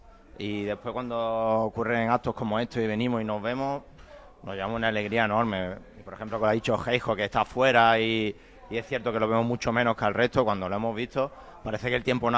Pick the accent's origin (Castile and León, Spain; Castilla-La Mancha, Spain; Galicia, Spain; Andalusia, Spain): Andalusia, Spain; Málaga; los otros como somos más de Málaga